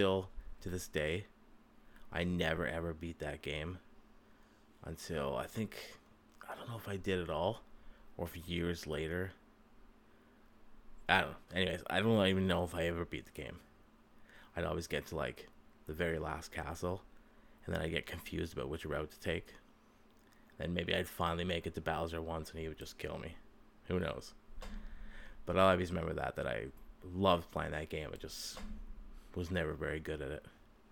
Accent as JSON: {"language": "English", "region": "East Coast", "country": "Canada", "tie": "born there", "said": "I was born on the East Coast of Canada. I'm in my 30s now."}